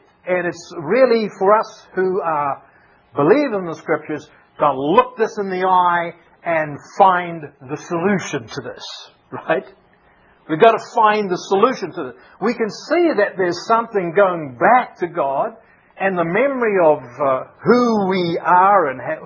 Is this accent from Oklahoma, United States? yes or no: yes; Oklahoma, United States; Now, I come from Oklahoma. Oklahoma has storms, man.